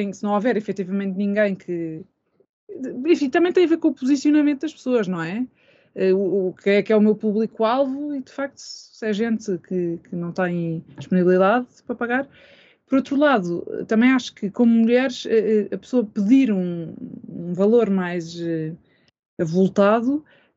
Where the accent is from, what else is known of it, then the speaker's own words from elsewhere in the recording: Portugal; ainda não vivo, mas sou portuguesa, Portugal é um país pobre